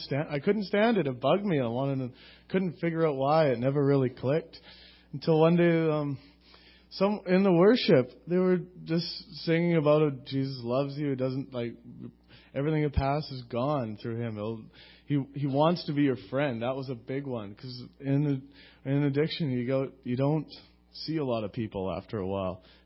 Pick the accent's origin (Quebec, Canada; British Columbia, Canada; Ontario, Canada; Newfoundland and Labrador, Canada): British Columbia, Canada; Langley; I grew up in Lower Mainland in Langley.